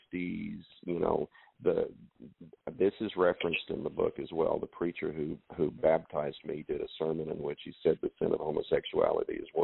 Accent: Raven Den, Arkansas, United States; I have him growing up in Raven Den and Pocahontas and Jonesboro are the nearest cities.

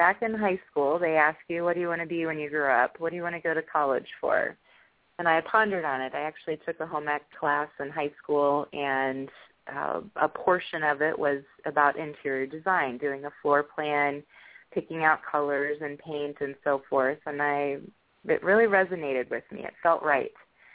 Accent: Midwest, United States; Now, I'm originally from the Midwest.

